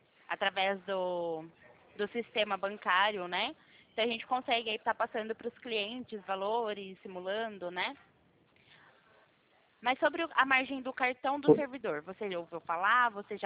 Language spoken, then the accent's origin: Portuguese; São Paulo, Brazil; eu sou de outro estado. Eu sou do estado de São Paulo.